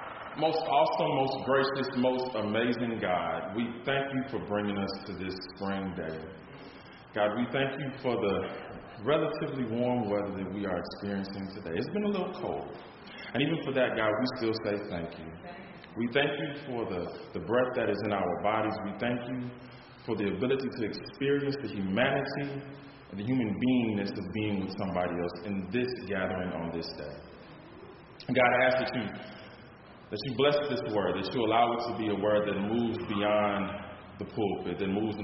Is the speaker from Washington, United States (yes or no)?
no; Chicago, Illinois, United States; When I was growing up in Chicago, I remember my parents taking me to church